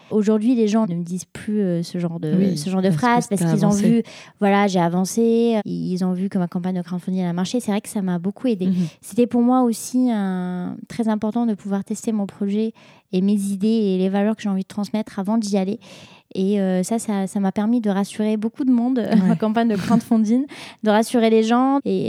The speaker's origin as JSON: {"language": "French", "country": "Morocco", "moved": "as an adult", "lives_now": "France", "said": "Moi, j'ai quitté le Maroc, j'ai fait ma mécasse préparatoire aux grandes écoles d'ingé au Maroc. Je suis arrivée ici"}